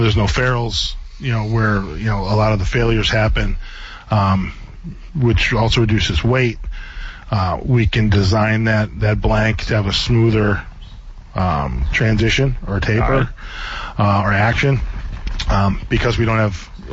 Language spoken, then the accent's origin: English; Pennsylvania, United States; also born or lived in Michigan; You know, and I grew up in Pennsylvania and in Michigan.